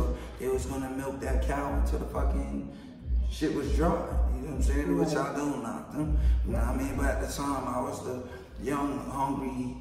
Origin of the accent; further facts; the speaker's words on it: Far Rockaway, New York, United States; I'm from Cornega Avenue, Beach 22nd Street.